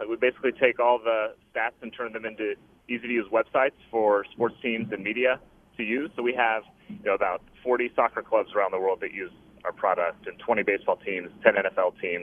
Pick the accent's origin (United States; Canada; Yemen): United States; Topeka, Kansas; also born or lived in New England; I am. Yeah, born and raised in Topeka. Just moved back, working from home for True Media. So it's good to be back in the Midwest after a decade out of New England.